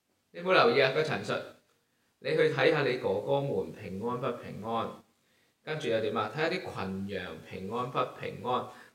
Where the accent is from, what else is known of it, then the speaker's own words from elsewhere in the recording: Hong Kong; 對於我來計，我是香港人來的嘛，香港人不懂九龍的嘛